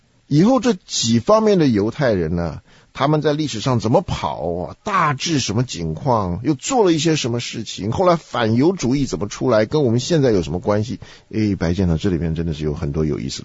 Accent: China; 所以我们中国人这个忠孝节义这一套啊，

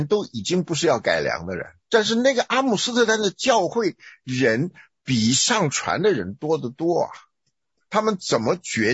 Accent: Taiwan; 我们从台湾来的人呢

